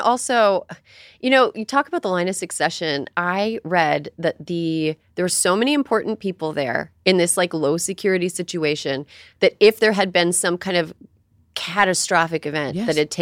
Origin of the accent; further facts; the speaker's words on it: New York, United States; I'm a New Yorker, AKA I live in a place where there's loud sounds all the time, but it's never dangerous.